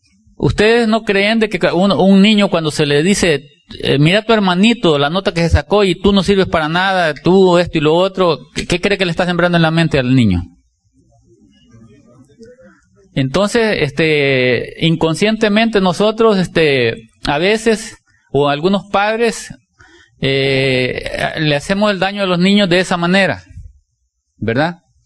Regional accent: El Salvador; yo soy salvadoreño y lógicamente vengo no vengo de la ciudad, sino que vengo del campo donde se trabaja bajo el sol

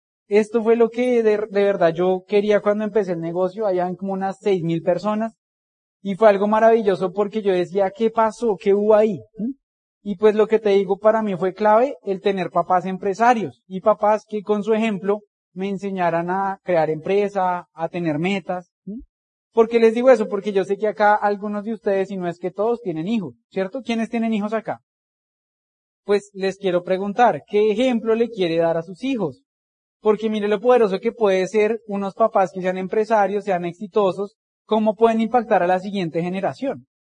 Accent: Bogotá, Colombia; Nosotros venimos de una parte de Bogotá que se llama Ciudad Bolívar, es un conjunto residencial muy lujoso.

